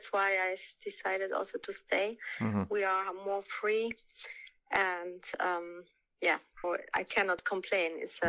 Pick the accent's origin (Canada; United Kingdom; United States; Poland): Poland; English is a second language; now in Germany; we moved from Poland to Germany. First, my father, the year before, as a coach, fencing coach, and then we followed with a family a year later.